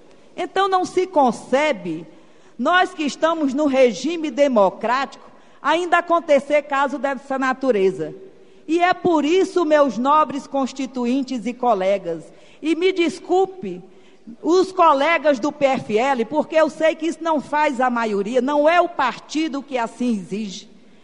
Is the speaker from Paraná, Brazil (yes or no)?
no; Jaguaruana, Ceará, Brazil; born there; eu sou de origem nordestina, nasci em Fortaleza, em Jaguaruana, no estado do Ceará.